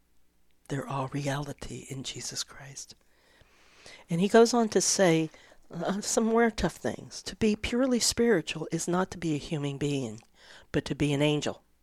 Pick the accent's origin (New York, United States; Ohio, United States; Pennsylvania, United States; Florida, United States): Florida, United States; And I grew up down in Florida, and in Florida, especially when I was growing up, there was a church on every corner